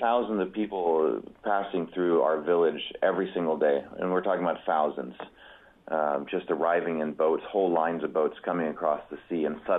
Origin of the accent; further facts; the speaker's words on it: Sacramento, California, United States; moved away as an adult; also born or lived in Mexico / Norway; now in Greece; I'm originally from Sacramento, ended up moving to Mexico, met a Norwegian, got married, moved to Norway, then we moved to Greece in 2001, and so I've been living between Greece and Norway the past now almost 16 years now.